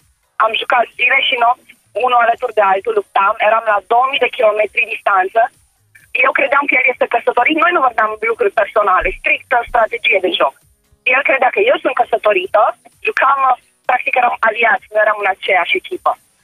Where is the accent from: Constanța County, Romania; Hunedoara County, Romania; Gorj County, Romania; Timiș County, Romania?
Timiș County, Romania; Timișoara; Nu pot să te întorci, eu sunt timișoreancă.